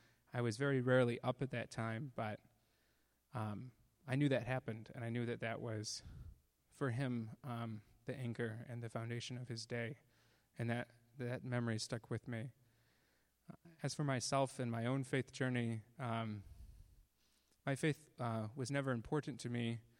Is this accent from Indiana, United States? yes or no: no; Hubbardston, Massachusetts, United States; I grew up in Hubbardston. I was homeschooled for all 12 grades.